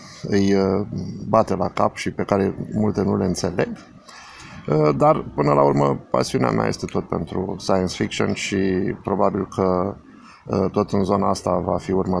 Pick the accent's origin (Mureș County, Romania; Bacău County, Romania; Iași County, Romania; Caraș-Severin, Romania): Iași County, Romania; Iași; Da, eu vin de la Iași